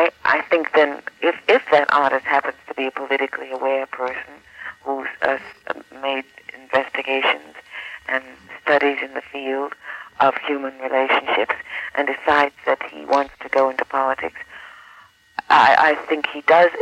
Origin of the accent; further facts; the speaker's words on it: Harlem, New York, United States; And I grew up in Harlem